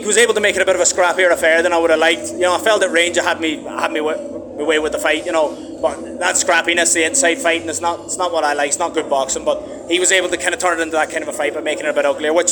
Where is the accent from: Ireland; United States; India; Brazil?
Ireland; County Donegal; We're both from Donegal, we have to give it a go.